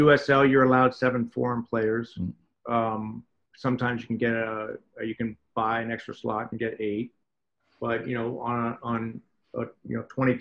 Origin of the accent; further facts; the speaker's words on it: United States; there's an embarrassment of riches relative to growing up in America in terms of sports that we all play and get exposed to.